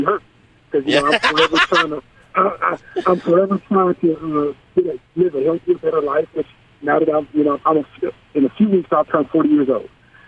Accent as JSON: {"language": "English", "town": "Kansas City", "region": "Missouri", "country": "United States", "said": "I'm from Kansas City, the hood of Kansas City, Missouri. I was 39th Street near that Zarda factory with the big cow in front of it."}